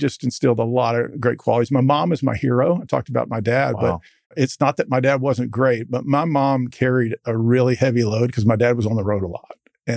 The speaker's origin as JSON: {"language": "English", "town": "Houston", "region": "Texas", "country": "United States", "tie": "born or raised there", "also_born_or_lived": "Jacksonville / Minneapolis / Minnetonka", "said": "I was born in Jacksonville, Florida, which is a great spot, and then moved pretty quickly to Minneapolis, Minnesota, then again to Minnetonka, Minnesota, and then to Houston, Texas for elementary school and junior high."}